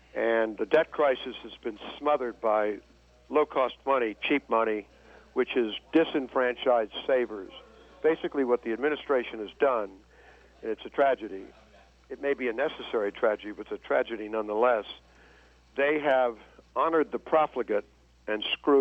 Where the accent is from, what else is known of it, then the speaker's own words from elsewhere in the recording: Missouri, United States; And my answer is, I'm from Missouri, show me.